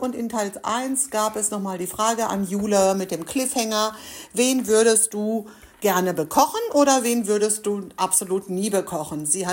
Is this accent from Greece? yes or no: yes; Greece; Nein, ich bin Griechin, hallo. Ich esse griechische Sachen.